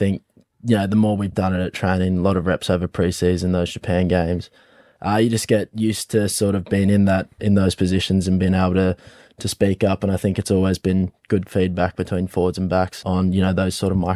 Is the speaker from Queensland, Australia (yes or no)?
yes; Toowoomba, Queensland, Australia; now in Brisbane, Australia; And we're from Toowoomba